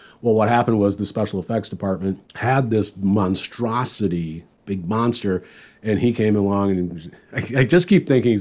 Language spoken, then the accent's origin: English; Midwest, United States; Being a Midwesterner, I like repping.